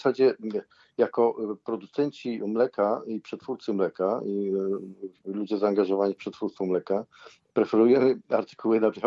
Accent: Przelewice, West Pomeranian Voivodeship, Poland; chociaż sam pochodzę z Przelewic

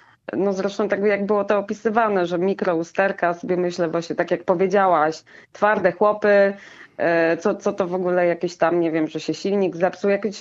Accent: Świnoujście, West Pomeranian Voivodeship, Poland; Ponieważ pochodzę ze Świnoujścia

